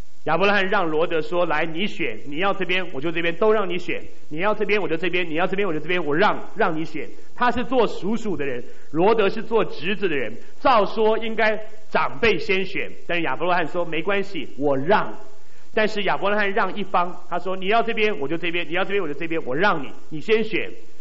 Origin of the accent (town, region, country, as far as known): China